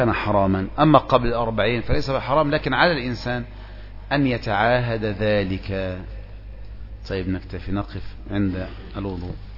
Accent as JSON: {"language": "Arabic", "country": "Egypt", "said": "ويمكن عندنا في مصر أيضا هذا تجده قريبا إلى هذا من هذا النوع"}